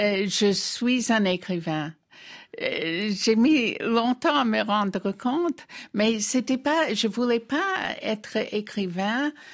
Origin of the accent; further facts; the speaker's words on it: France; also born or lived in United States; Mais je suis française, je n'écris pas seulement en français, je suis française.